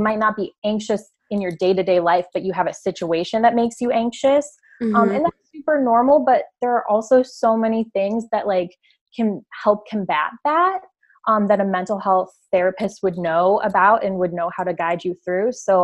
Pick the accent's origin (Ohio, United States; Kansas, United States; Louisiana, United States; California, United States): Ohio, United States; Akron; So I grew up in Akron, Ohio, and I attended for my undergraduate degree, a Catholic college called John Carroll